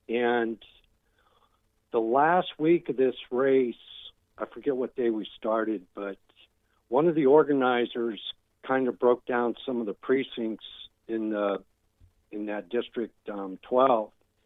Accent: Ohio, United States; now in Tucson, United States; being from that as a kid, I grew up in Ohio, and my grandparents lived in Western Pennsylvania

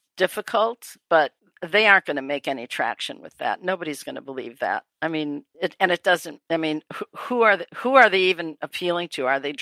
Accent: Wisconsin, United States; also born or lived in New York; I was a sort of a Giants fan because I was in New York, but I've always been a Packers fan because I'm from Wisconsin.

